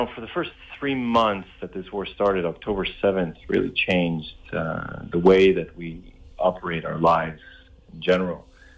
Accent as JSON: {"language": "English", "country": "United States", "lives_now": "Israel", "said": "So me being an American, I wasn't trained as an IDF soldier. I was in the American Army."}